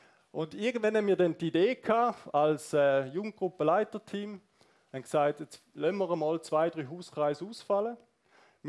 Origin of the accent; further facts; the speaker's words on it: St. Gallen, Switzerland; Ich merke das schon hier im Kanton Aargau oder ganz egal, wo auf dieser Welt, zum Beispiel als St. Galler, brauchst du auch Mut.